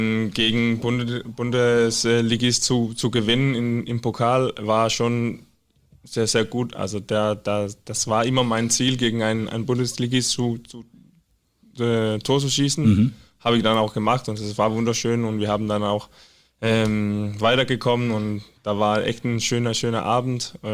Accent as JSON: {"language": "German", "town": "Skive", "region": "Central Denmark Region", "country": "Denmark", "tie": "born or raised there", "second_language": "German", "said": "Ich bin in Skive geboren. Das ist so in Midtjylland. Also ganz in die Messe Mitte des Jylland. Einfach 3 Stunden, 3,5 entfernt von Hamburg. Bin ich aufgewachsen, 20 Jahre und dann nach Aarhus gezogen."}